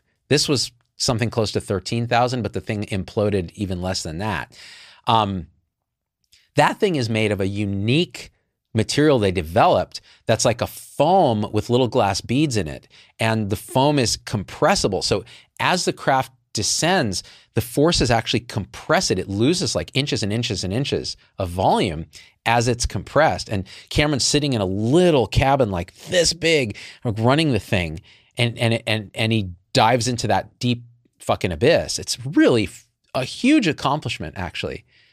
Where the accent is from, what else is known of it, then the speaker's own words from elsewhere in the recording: Canada; As a Canadian here, I apologize for